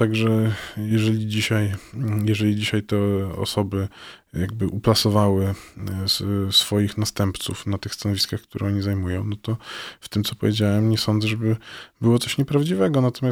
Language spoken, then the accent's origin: Polish; Wrocław, Lower Silesian Voivodeship, Poland; No, się urodziłem we Wrocławiu i mieszkałem tu przez wiele lat. Tutaj kończyłem szkołę